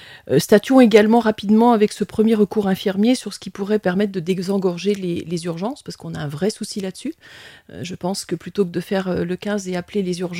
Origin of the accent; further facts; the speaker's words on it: Bourgogne-Franche-Comté, France; je suis née et j'ai grandi en Bresse. C'est un territoire que j'aime profondément